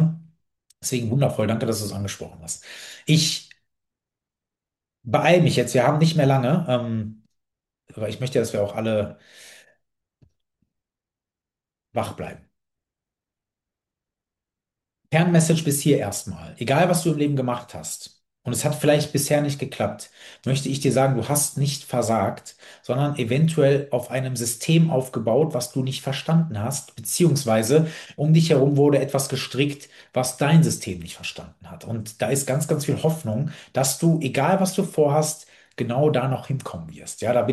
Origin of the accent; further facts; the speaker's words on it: Düsseldorf, North Rhine-Westphalia, Germany; Letztens habe ich in Düsseldorf, also hier, wo ich herkomme, ein großes Seminar gegeben